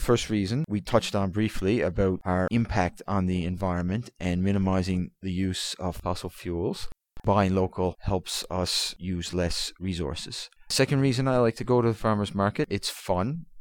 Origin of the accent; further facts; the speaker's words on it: Brandon, Manitoba, Canada; I'm from Brandon, Manitoba.